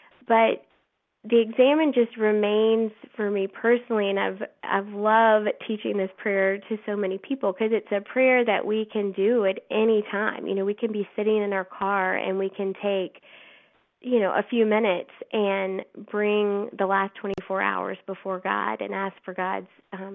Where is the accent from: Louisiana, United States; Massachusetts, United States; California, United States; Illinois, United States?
Louisiana, United States; Baton Rouge; I learned the examine, like you mentioned, that I'm from Baton Rouge